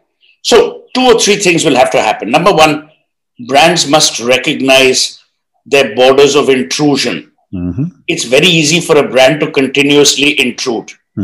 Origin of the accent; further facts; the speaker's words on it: Kolkata, West Bengal, India; When we were growing up in Calcutta, we never bought branded tea.